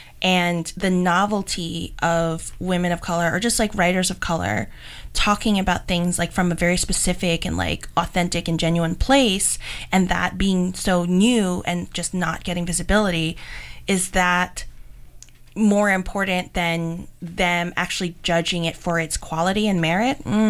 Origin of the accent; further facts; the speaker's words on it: Philippines; not only that I'm a woman of color, but I'm Filipino. And I write about things, whether or not they're exactly, Filipino, like directly, I think the style of how I write is Filipino.